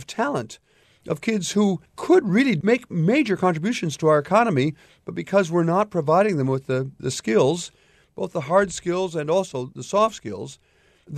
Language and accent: English; Port Clinton, Ohio, United States; And so when I was growing up in Port Clinton in the 1950s, the good taxpayers of Port Clinton paid for my trombone